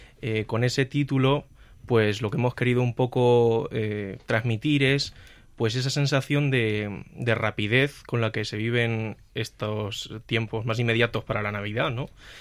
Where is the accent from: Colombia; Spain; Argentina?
Spain; Manzanares, Castilla-La Mancha; Soy de Manzanares y actualmente estoy en cuarto de teología. Tengo 22 años